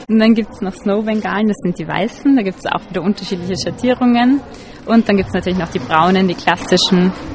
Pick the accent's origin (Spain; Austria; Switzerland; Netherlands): Austria; Klosterneuburg, Lower Austria; Nein, wir sind aus Klosterneuburg.